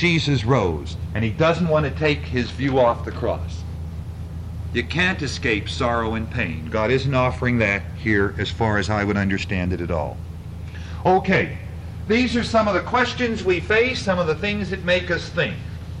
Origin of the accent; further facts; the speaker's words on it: Scranton, Pennsylvania, United States; By the whole area that I'm from. The city of Scranton, for years, there was absolutely no way anybody could be mayor if